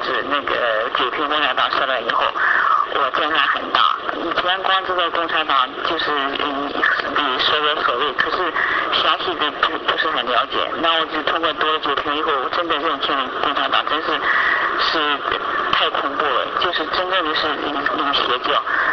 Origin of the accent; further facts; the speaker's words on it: Shandong, China; 我是山东来的。